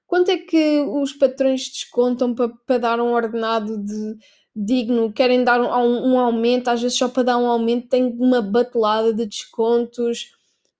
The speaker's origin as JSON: {"language": "Portuguese", "country": "Portugal", "said": "custa mesmo muito ver pessoas como nós, portugueses, que são super esforçadas"}